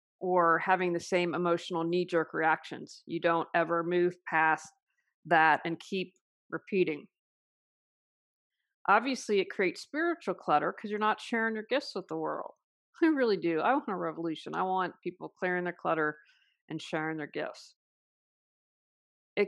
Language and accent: English; West Virginia, United States; moved away; you know that I'm moving back to my hometown in West Virginia, and my husband, who has been amazing throughout everything, is going to be with me. I have been away for over 30 years